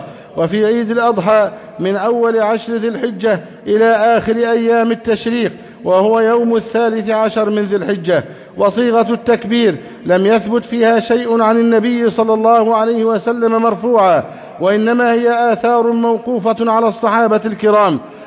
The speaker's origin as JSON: {"language": "Arabic", "country": "Egypt", "said": "اللهم احفظ بلدنا مصر أمنا أمانا"}